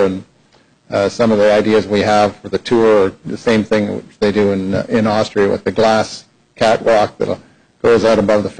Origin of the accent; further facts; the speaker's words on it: Vancouver, British Columbia, Canada; now in United States; I grew up in Vancouver, now I live in California.